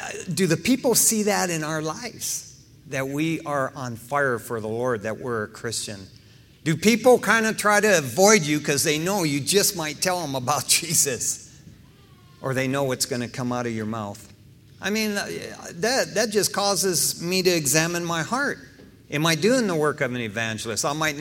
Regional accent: East Detroit, Michigan, United States; of course, I grew up in East Detroit, Michigan. And off of Detroit, there's a little island called Belle Isle.

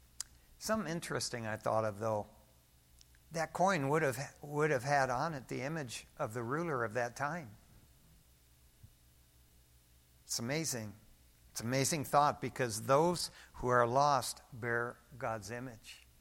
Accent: Detroit, Michigan, United States; The things I did on the streets growing up in East Detroit

